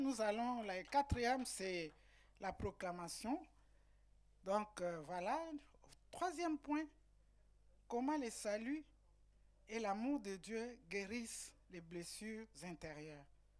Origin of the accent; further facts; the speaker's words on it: DR Congo; Parce que chez nous, en RDC, personne ne plante les papayers